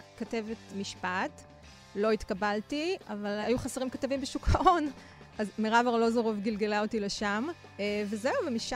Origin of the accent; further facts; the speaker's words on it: Bnei Brak, Tel Aviv District, Israel; אני דטלשית. גדלתי בבני ברק, אם כי לא בהארדקור של העיר, בחינוך ממלכתי דתי. אני ממשפחה מאוד משכילה ופלורליסטית